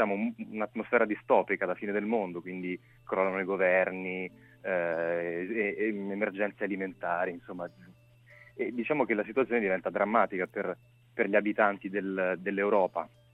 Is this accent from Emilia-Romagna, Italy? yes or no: yes; Imola, Emilia-Romagna, Italy; No, sono di Imola, okay. Provincia di Bologna.